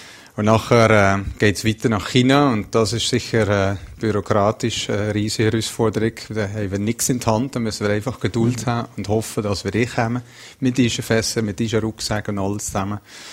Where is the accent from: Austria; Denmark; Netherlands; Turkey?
Netherlands; German is a second language; now in Brig-Glis, Switzerland; Meine Heimat ist zu Wallis, Brigg-Lys. Klar, meine Eltern, die Schwester, ein paar Kollegen, es werden immer weniger natürlich, sind sicher noch zu Holland und haben auch regen Kontakt